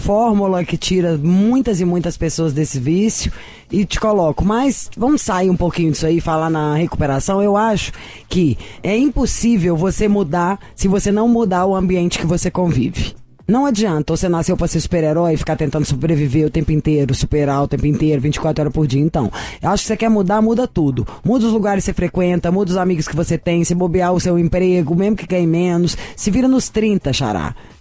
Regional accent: Minas Gerais, Brazil; Sou de Minas, onde se bebe demais.

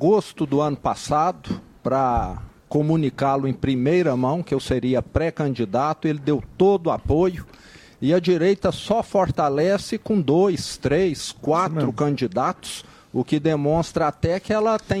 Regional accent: Minas Gerais, Brazil

